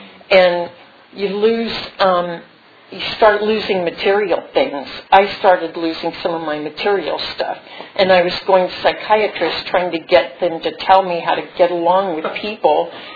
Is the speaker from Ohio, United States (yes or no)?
no; Phoenix, Arizona, United States; also born or lived in San Francisco, United States / Lima, Peru; Well, I grew up in Phoenix. I went to grade school in Phoenix, and I went to junior high school in San Francisco. I went to high school in South America, in Lima, Peru.